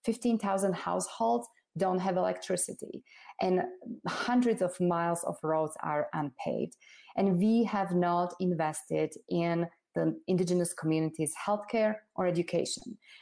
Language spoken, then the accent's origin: English; Slovakia; I grew up in Slovakia. Everybody can tell that I'm an immigrant. I was 12 years old in 1989